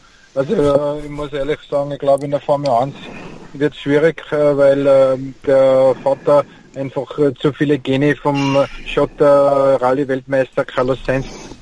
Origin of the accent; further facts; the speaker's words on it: Tyrol, Austria; weil ich bin ein Tiroler